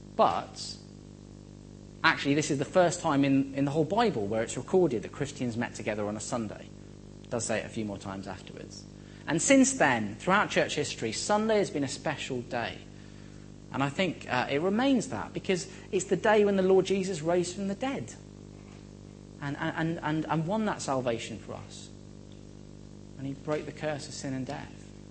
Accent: United Kingdom; partly because we're British and British people are like this.

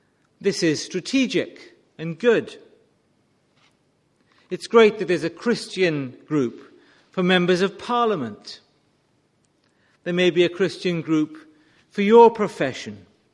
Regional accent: Bridgend, Wales, United Kingdom; I come from Bridgend in South Wales. Just an ordinary place.

